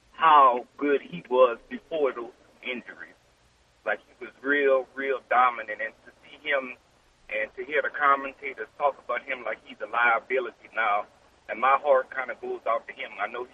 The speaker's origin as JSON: {"language": "English", "town": "Donaldsonville", "region": "Louisiana", "country": "United States", "said": "my high school, I'm from Donaldsonville. My high school at Donaldsonville plays that song."}